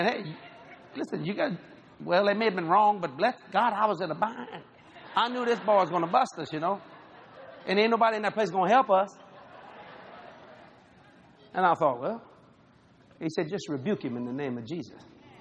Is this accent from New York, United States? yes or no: no; New Orleans, Louisiana, United States; I said, no, I'm from New Orleans, Louisiana. Oh, you one of them Cajuns? And he called me a coon. I said, yeah, I am. Proud of it.